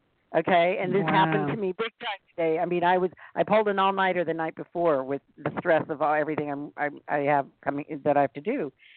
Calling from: Costa Rica; I'm calling from Costa Rica.

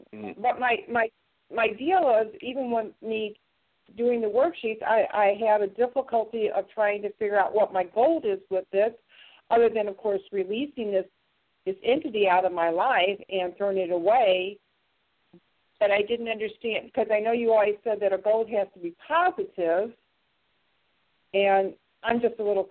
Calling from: St. Louis, Missouri, United States; I'm from Missouri, St. Louis.

